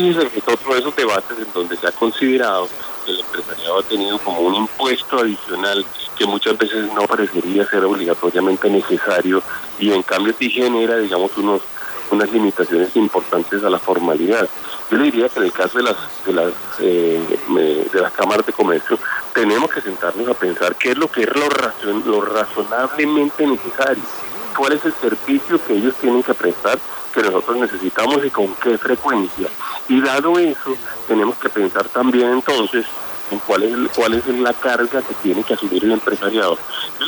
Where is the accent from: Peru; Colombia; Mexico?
Colombia; lo que tenemos es que tomar la mejor decisión como colombianos, la mejor decisión como agentes de la economía en Colombia.